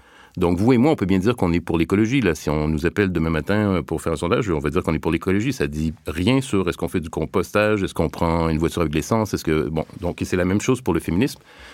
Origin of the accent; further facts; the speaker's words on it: Montreal, Quebec, Canada; Donc, je viens du Québec, donc de la banlieue de Montréal.